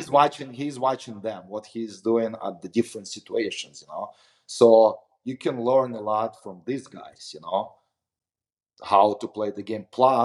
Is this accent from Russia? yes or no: yes; Russia; English is a second language; I have a really great coaches when I grew up in Russia.